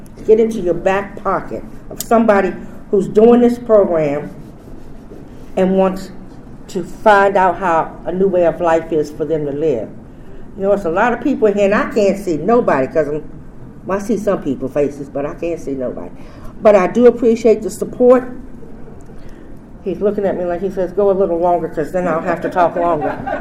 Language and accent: English; Washington, District of Columbia, United States; I came here, you know, I'm from Northwest D.C., Georgia Avenue, Moore Street.